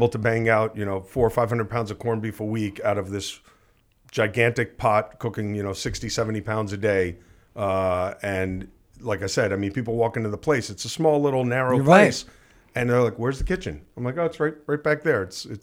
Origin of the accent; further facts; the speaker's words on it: Surfside, Florida, United States; also born or lived in Miami Beach; I grew up in a town called Surfside